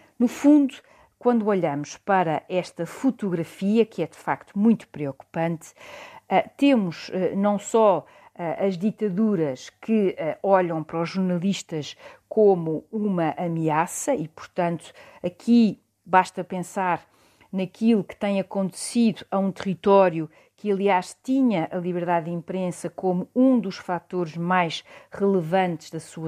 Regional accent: Portugal; E a liberdade de imprensa é, de facto, tão importante na nossa vida enquanto portugueses

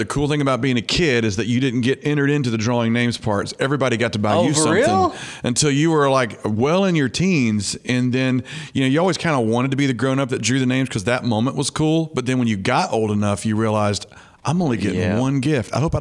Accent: Alabama, United States; I grew up in Alabama.

